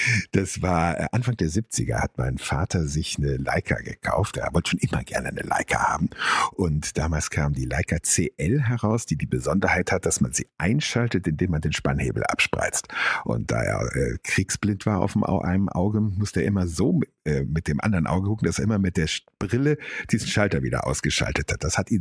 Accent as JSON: {"language": "German", "region": "Bavaria", "country": "Germany", "tie": "born or raised there", "also_born_or_lived": "Norway", "said": "Also tatsächlich habe ich also die große Teile meiner Kindheit im Berchtesgadener Land verbracht."}